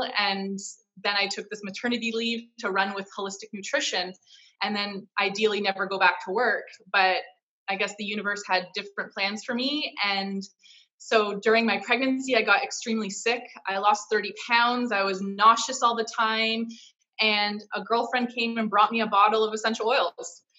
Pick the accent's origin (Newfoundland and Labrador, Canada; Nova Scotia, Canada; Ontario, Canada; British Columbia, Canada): Ontario, Canada; Peterborough; I am from Peterborough, Ontario, which is 2 hours outside of Toronto.